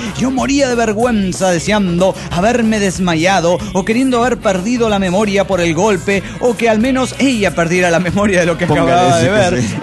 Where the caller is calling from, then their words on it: Phoenix, Arizona, United States; de Phoenix, Arizona.